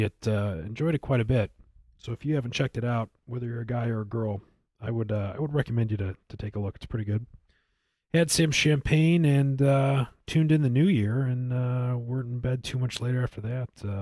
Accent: Michigan, United States; Jerry Ford is a fellow Michigander. I grew up outside of Detroit.

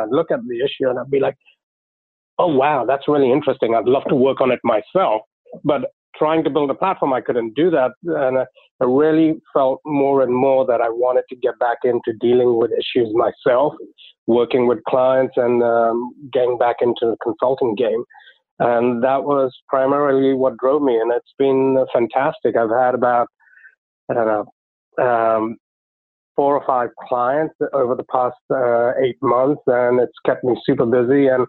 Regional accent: London, United Kingdom; I grew up in London, went to college there

